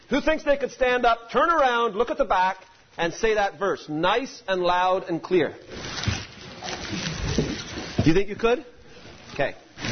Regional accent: Trinidad & Tobago; born there; And I was born in Trinidad, and I had a big brother, and I had a big sister.

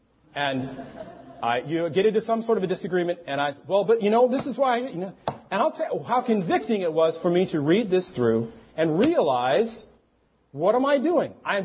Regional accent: United States; And I don't mean to say that because I'm an American, but it's true.

